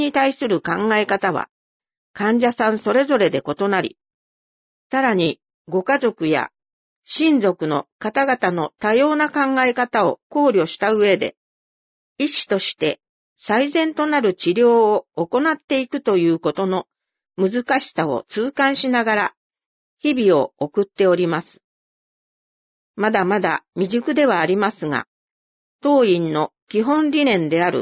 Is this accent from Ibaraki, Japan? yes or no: no; Yokosuka, Kanagawa, Japan; now in Tajimi, Japan; 私は神奈川県横須賀市出身です。